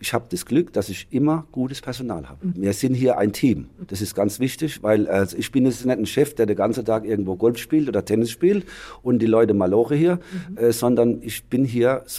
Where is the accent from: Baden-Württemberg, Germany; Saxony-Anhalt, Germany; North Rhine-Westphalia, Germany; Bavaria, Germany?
Baden-Württemberg, Germany; Heidelberg; ja, ich komme aus Heidelberg.